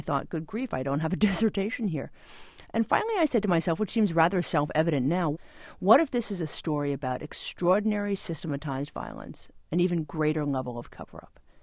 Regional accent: New Jersey, United States; No, I'm a middle class kid from New Jersey. So what on earth am I doing, right?

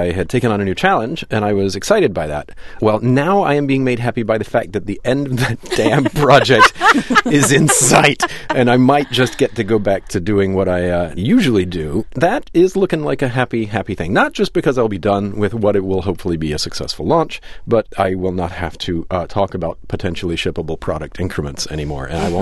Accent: Deep South, United States; It's important to note that I grew up in the Deep South, so I know that this kind of thing exists.

